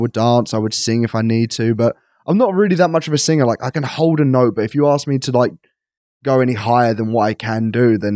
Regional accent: East of England, United Kingdom; But I'm sorry, I'm so English. But I'm so Essex. That's not even English.

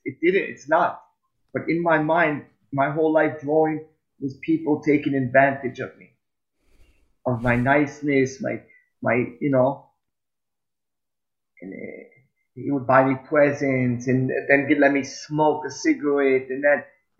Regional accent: Israel; also born or lived in Los Angeles, United States; I grew up in a small yeshuv in Israel. And of course, before that, I grew up in Los Angeles. I was adopted by an amazing family that not only took me and took two other brothers of mine and bring us to Israel.

